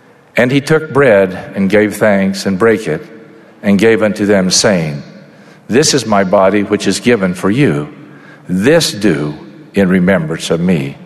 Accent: Rexburg, Idaho, United States; I grew up in Rexburg, Idaho, where I was influenced and taught by a wonderful family, friends, teachers, and leaders.

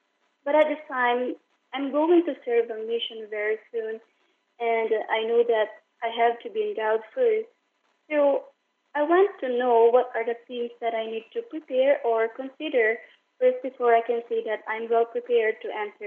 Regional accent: Paniqui, Tarlac, Philippines; from Philippines, and I'm from Paniqui Speak.

